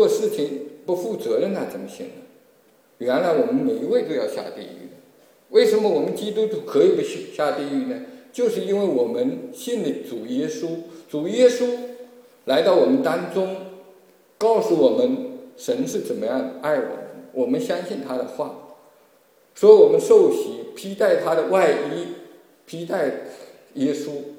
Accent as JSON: {"language": "Chinese", "town": "Yiwu", "region": "Zhejiang", "country": "China", "tie": "born or raised there", "said": "义乌很多人都知道，发展的非常快。我小的时候知道边上有一棵大树"}